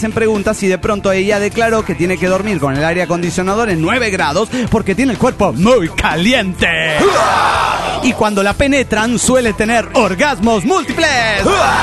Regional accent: Argentina; de Argentina.

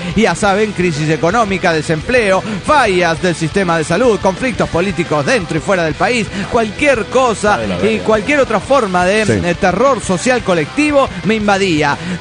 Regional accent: Córdoba, Argentina; de Córdoba, Argentina.

